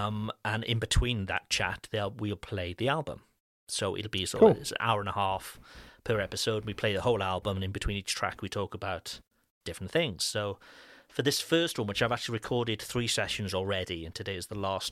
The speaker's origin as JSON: {"language": "English", "town": "Cardiff", "region": "Wales", "country": "United Kingdom", "tie": "born or raised there", "said": "which isn't far from my hometown in Cardiff."}